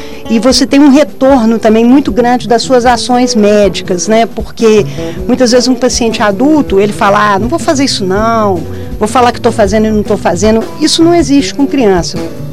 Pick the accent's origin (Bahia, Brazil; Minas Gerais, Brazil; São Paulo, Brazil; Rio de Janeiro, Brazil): Minas Gerais, Brazil; Belo Horizonte; Eu sou de Belo Horizonte, nasci aqui.